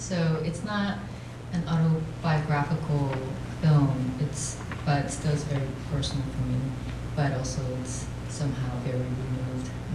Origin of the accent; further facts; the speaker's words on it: South Korea; The story is based on my childhood growing up in Korea.